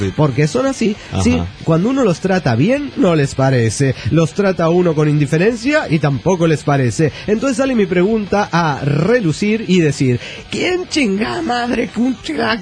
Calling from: Cancún, Quintana Roo, Mexico; de Cancún, Quintana Roo.

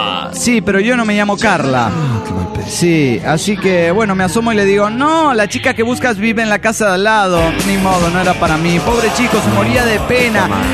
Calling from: Guadalajara, Jalisco, Mexico; de Guadalajara, Jalisco, México.

